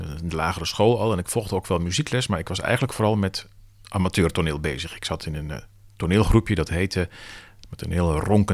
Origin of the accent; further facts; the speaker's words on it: Eeklo, East Flanders, Belgium; Eeklo is het stadje waar ik vandaan kom.